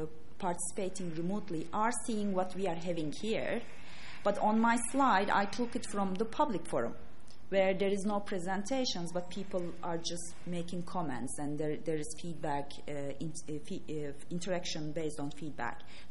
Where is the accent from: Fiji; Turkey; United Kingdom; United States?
Turkey; English is a second language; I'm from Turkey.